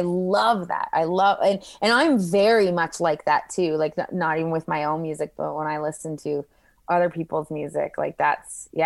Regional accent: Salmon Arm, British Columbia, Canada; also born or lived in Ontario; I was born in Ontario, but then when my parents split, we came out west. So I loved school. I really loved school. So all of my schooling being in Salmon Arm, I've always considered Salmon Arm, you know, my home.

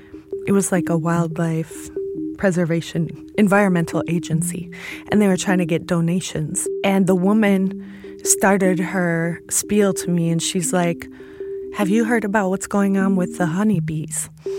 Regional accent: Chicago, Illinois, United States; I'm from Chicago, Illinois, and I'm a dancer, choreographer, teacher, and activist.

